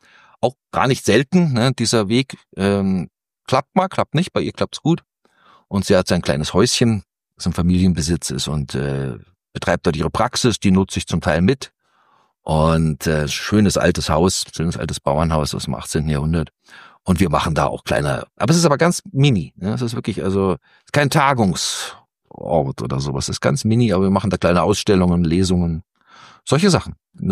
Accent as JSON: {"language": "German", "town": "Munich", "region": "Bavaria", "country": "Germany", "said": "ich bin aus München, da ist man natürlich tendenziell eher nach Süden orientiert"}